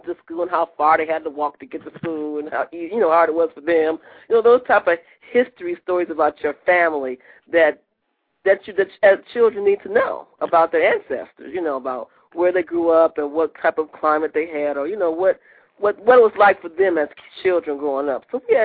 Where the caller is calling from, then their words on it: Chicago, Illinois, United States; from Chicago.